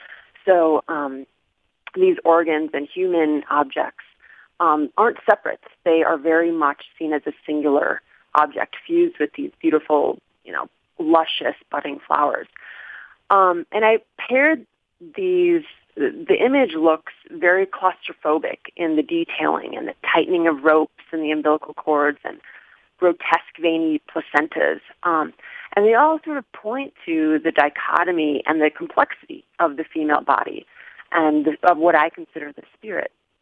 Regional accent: Darien, Illinois, United States; So I am from the Chicagoland area, called a suburb called Darien.

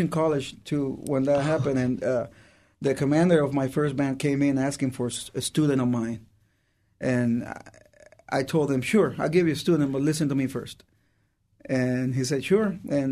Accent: Puerto Rico; English is a second language; I'm originally from Puerto Rico.

